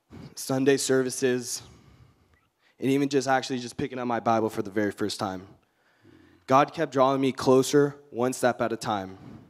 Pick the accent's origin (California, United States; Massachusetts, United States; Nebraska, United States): California, United States; now in Santa Barbara, United States; I'm from Orange County, but I'm a sophomore here Westmont College in Santa Barbara. I grew up in a Christian household, occasionally going to church.